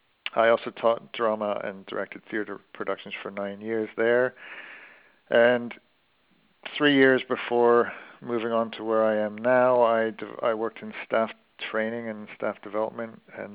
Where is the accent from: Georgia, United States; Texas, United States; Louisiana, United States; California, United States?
California, United States; moved away as an adult; now in Stroud, United Kingdom; I have been in the UK for 14 years. I came from California. I was in California until 1999.